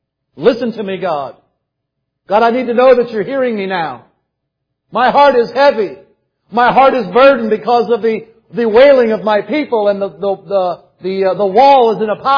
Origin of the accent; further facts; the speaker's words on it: United States; but hey, I'm an American, they're an American